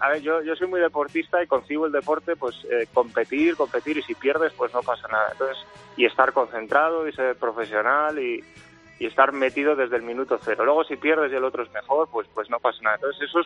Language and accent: Spanish; Valladolid, Castile and León, Spain; now in Basel, Switzerland; Yo soy de Valladolid, mi mujer es de Zaragoza, o sea, Pucelano y Maña